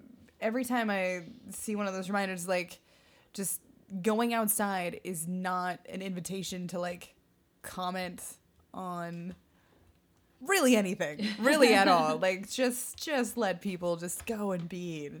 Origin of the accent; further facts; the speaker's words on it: Midwest, United States; I'm from the Midwest.